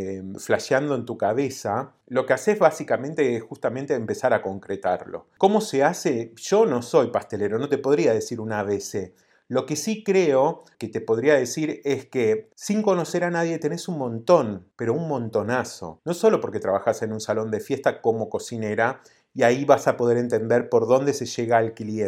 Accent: San Justo, Buenos Aires Province, Argentina; moved away as an adult; now in Montevideo, Uruguay; tengo 34 años, soy chef, pastelera de profesión y corazón, ya hace 11 años. Crecí y viví en San Justo, zona oeste, Buenos Aires, hasta los 30 años, pero luego me vine a vivir a Uruguay, Montevideo, Positos.

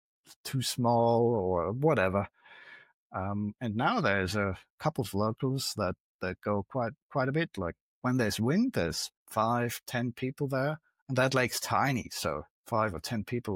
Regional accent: Munich, Bavaria, Germany; Like I grew up in Munich and surfing the famous Eisbach there. Like I used to be a local there.

